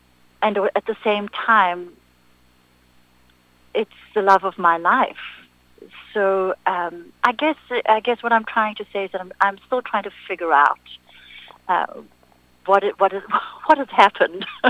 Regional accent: South Africa; So growing up in South Africa, there wasn't a lot of inspiration or theater for me when I was younger.

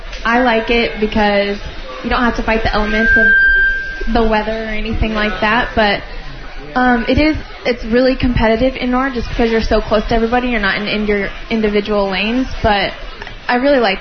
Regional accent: Minnesota, United States; also born or lived in St. Joseph, Missouri; I was born in St. Joseph, Missouri, and then my family moved up to Minnesota about 12 years ago.

